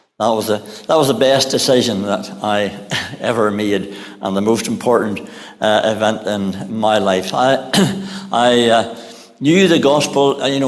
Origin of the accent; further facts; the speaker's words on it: Ballymena, Northern Ireland, United Kingdom; I'm from Ballymena, as you're probably aware of that. And that's where we talk nearly as broad as you do here in Ballymoney. So I grew up out in the country on a farm in the district of Glenhorry.